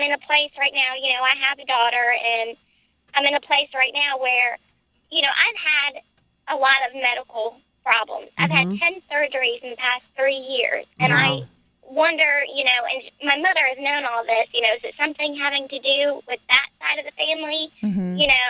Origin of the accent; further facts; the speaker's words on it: New York, United States; I'm not from Georgia. I grew up in New York.